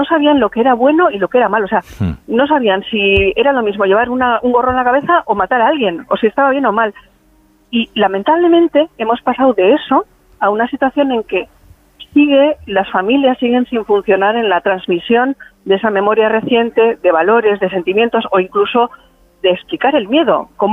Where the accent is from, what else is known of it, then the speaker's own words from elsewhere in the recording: Hernani, Basque Country, Spain; a mí me viene porque yo soy natural de Hernani. Y en Hernani había manifestaciones casi todos los días.